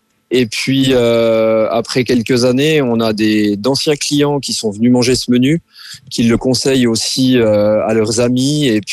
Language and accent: French; France; Le fait que moi, je suis jurassien, j'ai vécu dans le Jura les 15 premières années de ma vie.